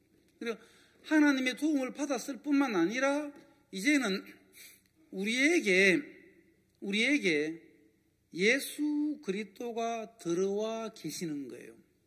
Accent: Geochang, South Gyeongsang, South Korea; 제 고향은 경남 거창군 마리면 영성리 초동부락. 그 부락에서 살았어요. 한 20가구쯤이 되는 아주 산촌이잖아요.

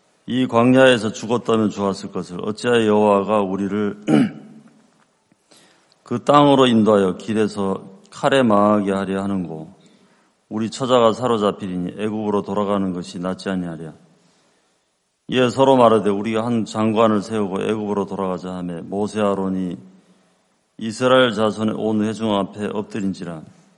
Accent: Chuncheon, Gangwon, South Korea; 그래서 춘천은 제가 태어난 곳이기도 하고 또 어릴 적에 제가 살아온 동네예요.

